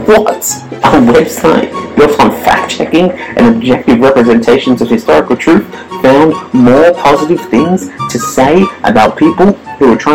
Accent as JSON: {"language": "English", "town": "Melbourne", "region": "Victoria", "country": "Australia", "tie": "born or raised there", "said": "my hometown of Melbourne, Sydney's arty friend."}